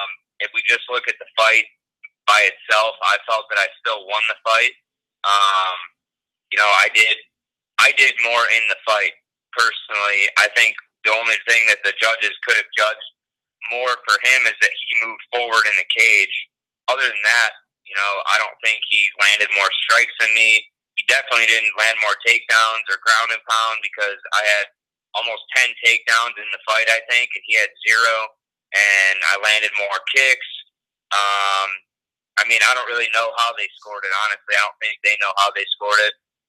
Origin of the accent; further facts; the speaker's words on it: Ohio, United States; I've known Cody since he was about 13 years old. We're both from Ohio.